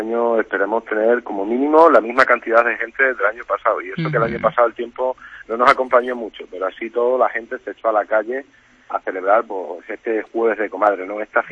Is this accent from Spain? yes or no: yes; Madrigalejo, Extremadura, Spain; Madrigalejeño, somos madrigalejeños y extremeños, ¿eh?